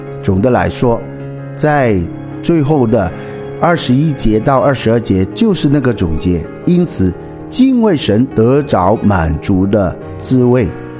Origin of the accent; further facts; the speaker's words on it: China; 就好像我们中国人有一句话，水能覆舟，也能载舟。